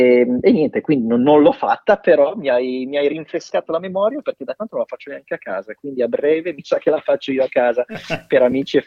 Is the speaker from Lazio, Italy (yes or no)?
no; Milan, Lombardy, Italy; io sono di Milano, da parte di papà, che è di Candia Lomellina, quindi diciamo, nelle zone, nelle risaie, quasi al confine tra Lombardia e Piemonte, da quelle parti lì